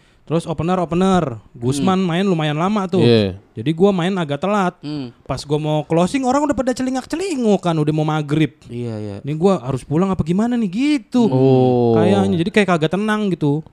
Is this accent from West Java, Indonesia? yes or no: yes; Kuningan, West Java, Indonesia; Tapi di kampung gue juga udah jarang tuh yang kayak gitu-gitu.